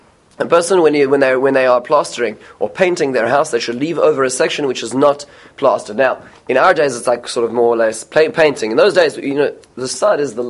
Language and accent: English; South Africa; when the house that we first bought when I grew up in South Africa had a section as you came into the door which was unpainted.